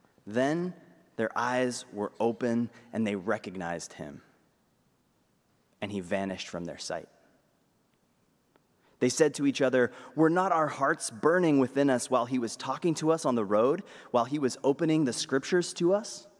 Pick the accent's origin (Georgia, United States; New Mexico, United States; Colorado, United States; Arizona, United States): Arizona, United States; I attended undergrad close to my hometown at Arizona State University.